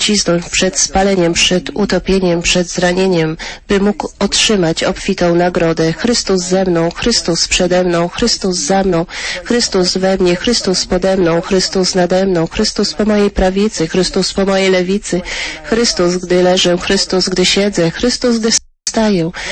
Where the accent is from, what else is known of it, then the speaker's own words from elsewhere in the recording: Canada; Dorastałem w Kanadzie, gdzie byłem otoczony ludźmi z Irlandii.